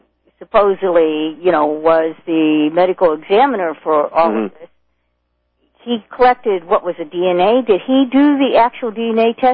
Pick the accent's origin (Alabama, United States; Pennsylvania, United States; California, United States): Pennsylvania, United States; Pittsburgh; I'm from Pittsburgh, so I know exactly what you're referring to.